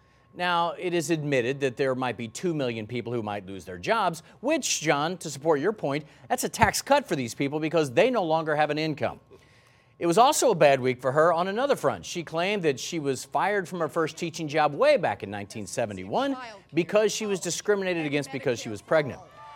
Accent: United States; As an American, we need to make sure they have that.

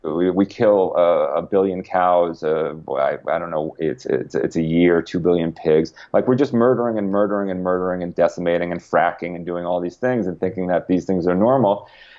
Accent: Connecticut, United States; Like when I was growing up in Connecticut, if you tried to explain to my grandmother that a black man would be president

